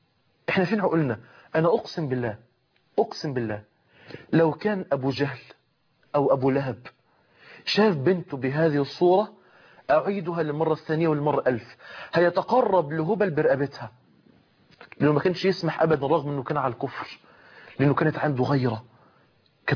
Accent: Mansoura, Dakahlia, Egypt; عندنا في المنصورة

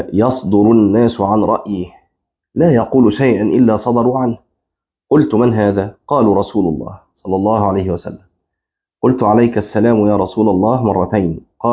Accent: Egypt; اللي احنا بنسميه كعب عندنا في مصر ده في اللغة العربية اسمه عقب

